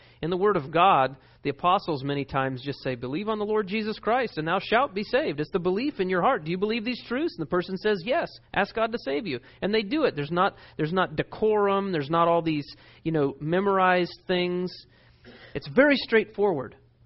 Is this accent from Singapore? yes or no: no; Florida, United States; born there; I was born in Florida. I like green.